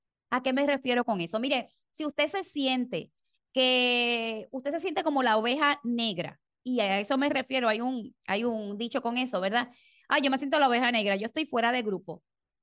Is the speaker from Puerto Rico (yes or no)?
yes; Puerto Rico; así somos los puertorriqueños y las puertorriqueñas.